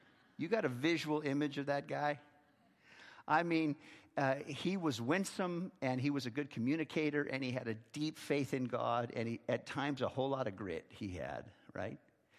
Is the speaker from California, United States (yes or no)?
yes; Modesto, California, United States; I grew up in Modesto, California, in the San Joaquin Valley.